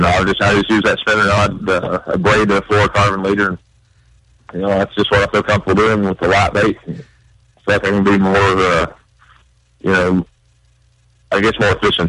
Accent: Tennessee, United States; Growing up in East Tennessee, I guess it's kind of a common thing, I guess, to use a spinning rod year round.

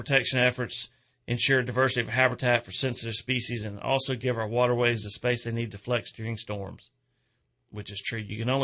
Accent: Georgia, United States; Hunters in my home state of Georgia

